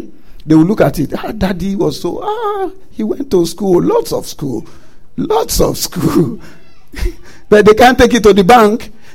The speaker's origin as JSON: {"language": "English", "country": "Nigeria", "said": "We are from Nigeria."}